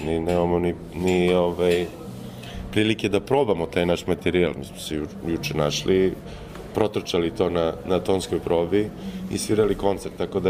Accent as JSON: {"language": "Serbian", "town": "Pančevo", "region": "Vojvodina", "country": "Serbia", "tie": "born there", "said": "oca Makedonca, ja se rodio u Pančevu, tako da teško je da sad kažeš da sam Srbin ili sam Makedonac ili sam već šta god. Ja sam i dalje taj neki Jugosloven"}